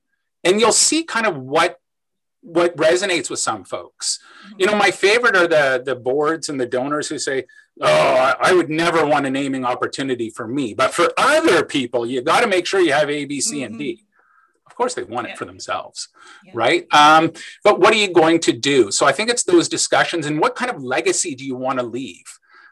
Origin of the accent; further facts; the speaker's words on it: London, Ontario, Canada; I grew up in London, Ontario.